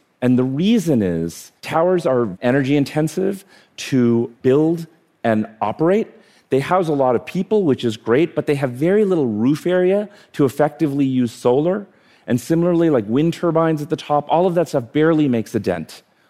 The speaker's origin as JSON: {"language": "English", "country": "India", "tie": "born there", "said": "So I was born in India. I have actually 50 first cousins."}